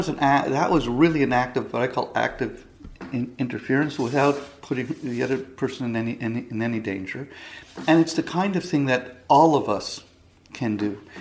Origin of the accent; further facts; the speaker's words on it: Canada; as a Jew growing up in Canada, I'm the child of Holocaust survivors.